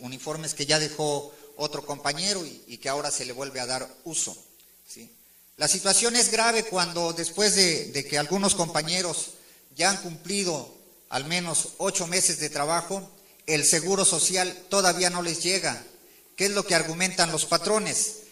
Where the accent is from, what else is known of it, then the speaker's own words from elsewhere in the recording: Mexico; No somos mexicanos de segunda